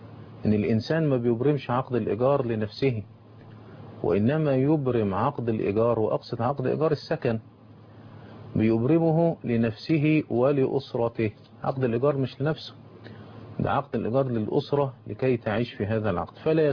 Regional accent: Egypt; زي ما بيقولوا عندنا في مصر في حجر أبوه

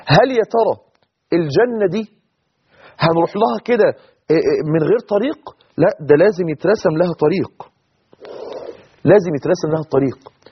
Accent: Egypt; انتوا عارفين مثل عندنا في مصر بيقول لك الجعان بيحلم بسوء العيش

